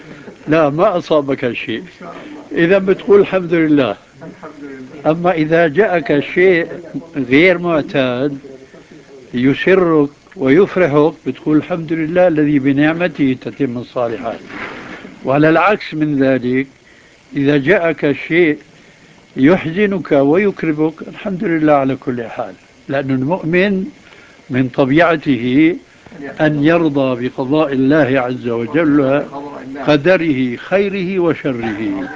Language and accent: Arabic; Syria; كما يقال عندنا في سوريا